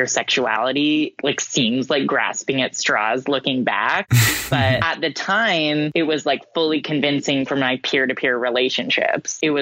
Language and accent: English; Victoria, British Columbia, Canada; now in Vancouver, Canada; No, I'm from Vancouver Island, and I like to say that because I don't count the small town in rural British Columbia where I was like an infant child. So Victoria.